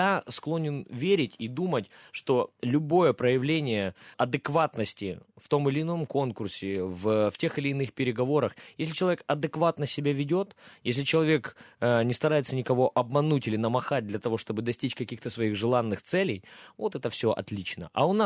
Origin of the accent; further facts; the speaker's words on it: Poltava, Poltava Oblast, Ukraine; Я обычный парень из Полтавы, из гаража